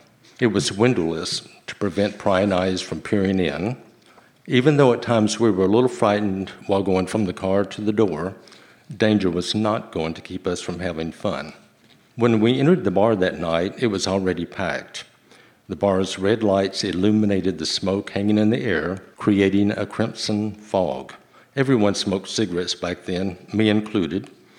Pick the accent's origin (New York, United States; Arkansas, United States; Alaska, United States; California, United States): Arkansas, United States; At an early age, while growing up in the Arkansas Delta, my parents saw to it that my sisters and I had dance lessons.